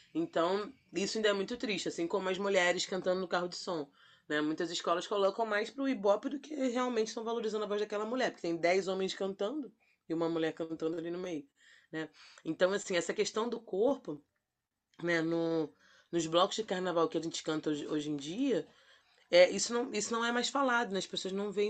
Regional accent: Bahia, Brazil; porque eu sou baiana, então tá aceito eu ser gorda, porque eu sou baiana, né?

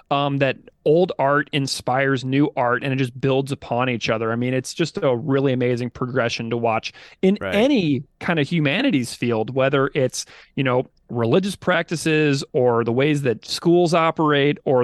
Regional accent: St. Louis, Missouri, United States; I grew up in St. Louis, just a few hours south from Chicago there

